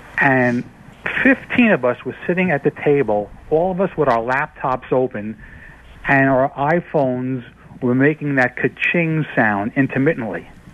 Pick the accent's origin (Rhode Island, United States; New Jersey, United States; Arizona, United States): New Jersey, United States; I'm from New Jersey, and I drove down to Maryland the other day to attend this.